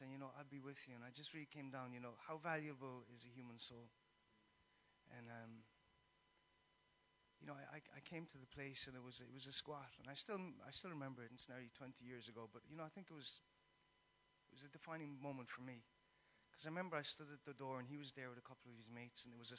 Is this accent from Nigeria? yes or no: no; Munster, Ireland; I wasn't used to flats. I came from Kerry. I wasn't familiar with this kind of stuff.